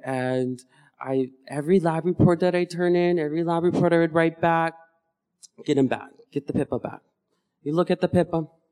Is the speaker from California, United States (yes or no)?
no; Hawaii, United States; I'm from here. No. Where are you really from? I'm Hawaiian.